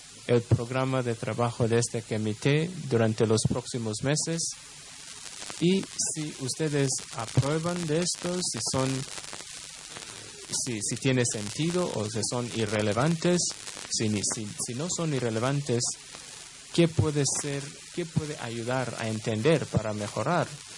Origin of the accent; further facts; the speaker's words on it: France; Spanish is a second language; Porque consideramos a veces, en mi país, por ejemplo, Francia, que el acceso no es un problema